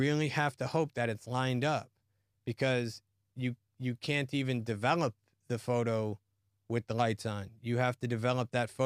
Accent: Israel; now in United States; I'm from Israel. I do lighting.

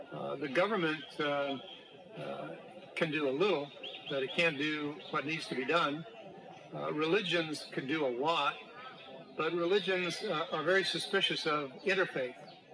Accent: United States; For instance, I'm an American

